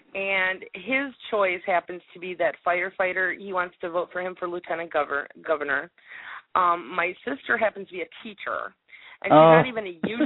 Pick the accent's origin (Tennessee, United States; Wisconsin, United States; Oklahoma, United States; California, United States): Wisconsin, United States; Beaver Dam; accent: Wisconsin; I see, because I used to live in Wisconsin, I'm from Beaver Dam.